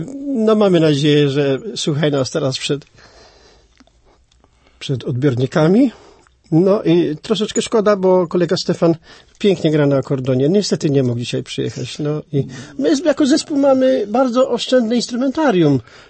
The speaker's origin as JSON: {"language": "Polish", "town": "Puck", "region": "Pomeranian Voivodeship", "country": "Poland", "said": "A ja wywodzę się z ziemi puskiej."}